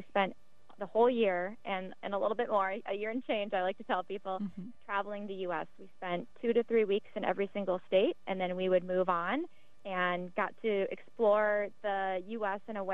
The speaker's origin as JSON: {"language": "English", "region": "Nebraska", "country": "United States", "said": "We are both from the Midwest. I'm from Nebraska, small town in Nebraska."}